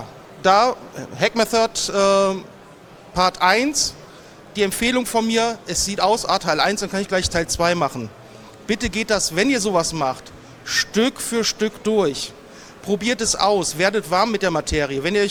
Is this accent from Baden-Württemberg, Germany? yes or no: no; Düsseldorf, North Rhine-Westphalia, Germany; Wir haben alleine in Düsseldorf, aus Erfahrung, wo ich herkomme, 7 Firmen